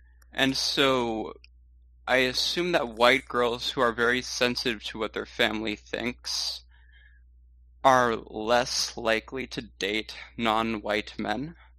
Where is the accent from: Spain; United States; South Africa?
Spain; I haven't seen that because I was raised in Spain